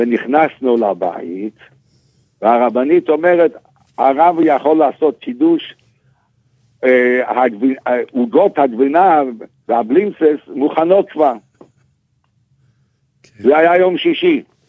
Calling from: New York, United States; אני מטלפן מניו יורק

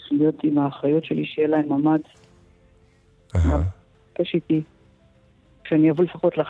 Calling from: Ashkelon, Southern District, Israel; אני מאשקלון.

